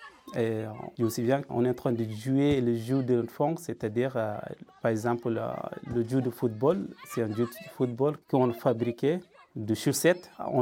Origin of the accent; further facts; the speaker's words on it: Abron Menyo, Darfur, Sudan; French is a second language; je fais partie de cette ethnie. Je suis né au Darfour, dans un petit village, il s'appelle Abron Menyo. C'est un petit village